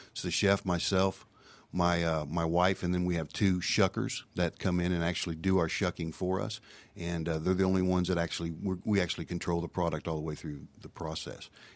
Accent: Alabama, United States; growing up on the Gulf Coast, South Alabama, one of the things when we got to Atlanta, we really missed seafood, the fresh seafood that we grew up eating.

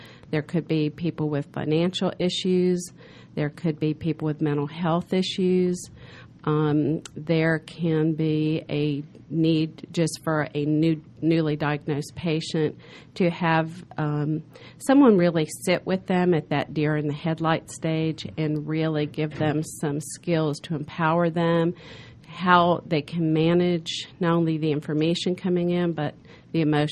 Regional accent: Tampa, Florida, United States; born there; also born or lived in New Orleans; now in Georgia, United States; Well, I was born in Tampa, Florida, went to New Orleans to Tulane University for college

